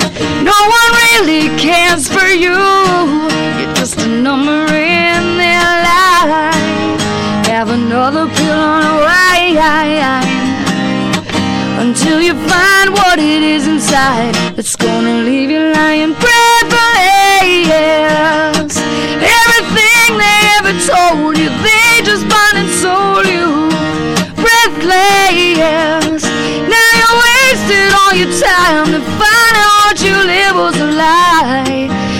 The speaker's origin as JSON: {"language": "English", "town": "Hazleton", "region": "Pennsylvania", "country": "United States", "lives_now": "Wilkes-Barre, United States", "said": "I'm local. I'm originally from Hazleton. I live in Wilkes-Barre now."}